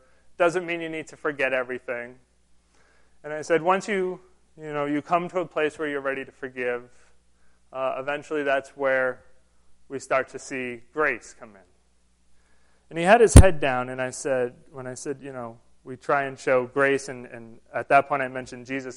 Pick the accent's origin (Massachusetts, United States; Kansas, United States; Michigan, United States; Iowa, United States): Massachusetts, United States; And I know we're all from Massachusetts.